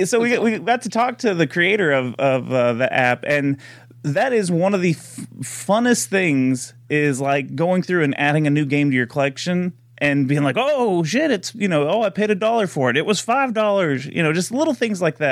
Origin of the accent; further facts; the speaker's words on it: United States; I don't know what you said as a dumb American.